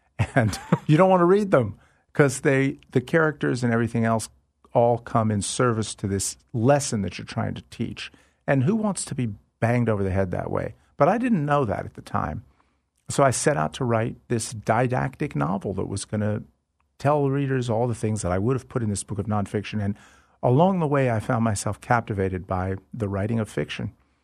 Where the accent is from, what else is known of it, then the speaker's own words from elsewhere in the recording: the South, United States; I am a Southerner, and I'm a writer, and you'd think that would make me a Southern writer.